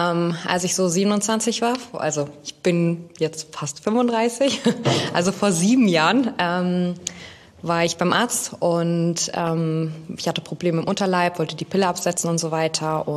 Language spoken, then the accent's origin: German; Schneckenhausen, Rhineland-Palatinate, Germany; Früher, ich komme ursprünglich aus Schneckenhausen.